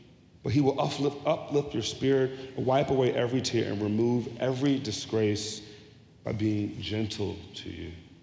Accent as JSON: {"language": "English", "town": "Jeanerette", "region": "Louisiana", "country": "United States", "tie": "born or raised there", "said": "As a boy, I grew up in Generette, Louisiana."}